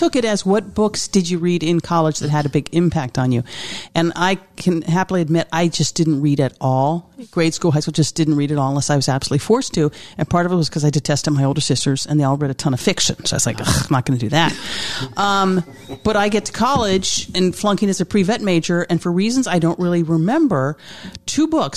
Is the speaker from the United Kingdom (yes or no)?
no; Pittsburgh, Pennsylvania, United States; growing up in Pittsburgh in the 70s, you're not being taught a lot about black history in this country.